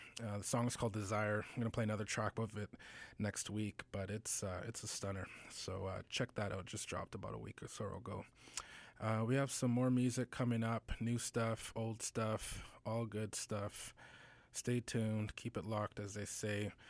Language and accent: English; Calgary, Alberta, Canada; now in Vancouver, Canada; The film festival just passed through Calgary, my hometown, and my mom's like a super volunteer there.